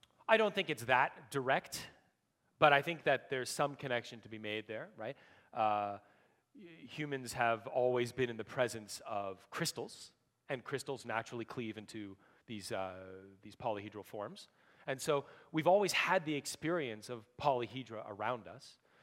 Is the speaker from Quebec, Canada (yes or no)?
yes; Montreal, Quebec, Canada; You know, I grew up in Montreal.